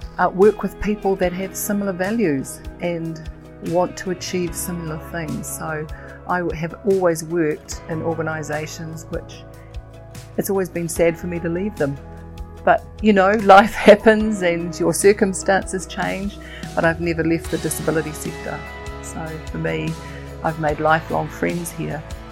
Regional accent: Auckland, New Zealand; So I grew up in Auckland, in South Auckland, and I've worked in the disability sector for 40 years.

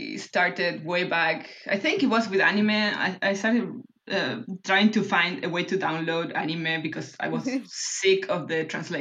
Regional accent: Argentina; now in Denmark; And I am from Argentina, but I live in Denmark.

